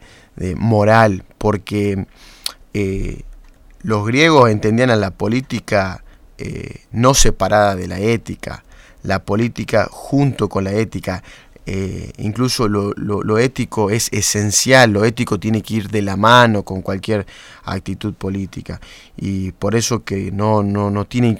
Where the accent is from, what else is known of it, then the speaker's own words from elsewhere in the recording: Salta, Argentina; somos los salteños